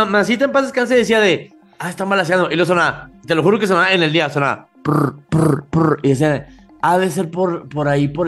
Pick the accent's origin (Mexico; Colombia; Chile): Mexico; Chihuahua; soy de Chihuahua